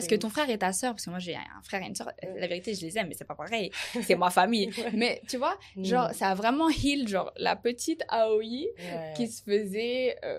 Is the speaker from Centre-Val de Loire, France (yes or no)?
no; Paris, Île-de-France, France; now in Japan; je suis française. Je suis born and raised à Paris. Mon père, il est français. Je suis française.